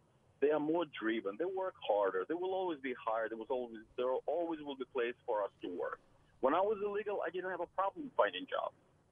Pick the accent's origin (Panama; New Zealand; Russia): Russia; now in United States; I'm from Russia, and I did spend a few years being illegal.